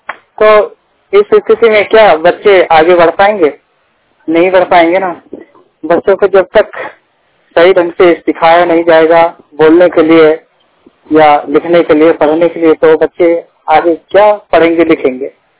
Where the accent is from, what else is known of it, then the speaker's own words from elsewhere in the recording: Bihar, India; मैं बिहार का रहने वाला हूँ।